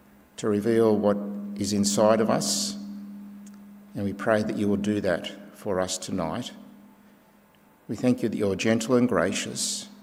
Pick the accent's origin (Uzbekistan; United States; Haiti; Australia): Australia; they knew that because I was from Australia